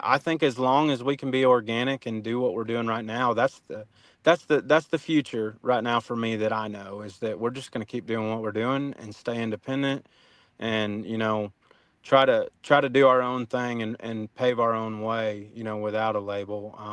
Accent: Oklahoma, United States; "Man, I come from Oklahoma. Like, Red Dirt's inspired me." And I said, "So, I mean, obviously that's in my blood, you know, is Red Dirt music."

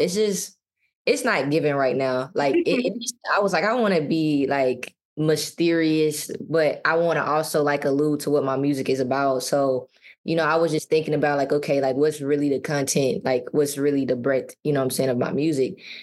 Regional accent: Mississippi, United States; actually me being a country girl at heart, that really made it an easy adjustment, too, because, well, I'm from Mississippi, obviously, so there's a lot of grass there.

